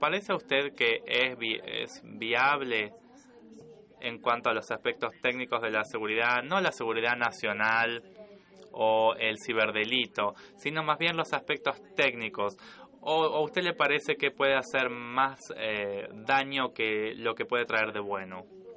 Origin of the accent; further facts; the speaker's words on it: Brazil; soy de Brasil.